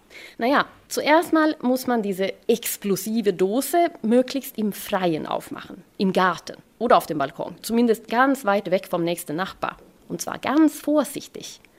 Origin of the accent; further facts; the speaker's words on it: Sweden; German is a second language; heute werde ich über eine ganz besondere Delikatesse aus meiner Heimat Schweden erzählen.